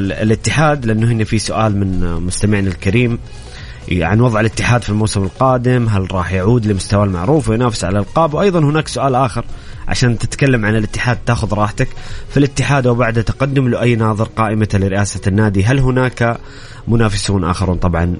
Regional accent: Saudi Arabia; احنا تعودنا كسعوديين انه التأهل لكأس العالم امر محسوم

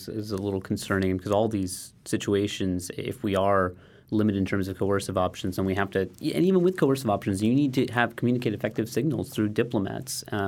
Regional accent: United States; it's to me as an American, it's a very transgressive set of acts it's committed.

